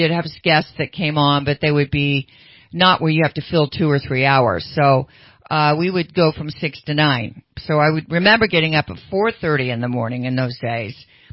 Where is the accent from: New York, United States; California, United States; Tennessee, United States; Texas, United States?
California, United States; Sacramento; I grew up in Sacramento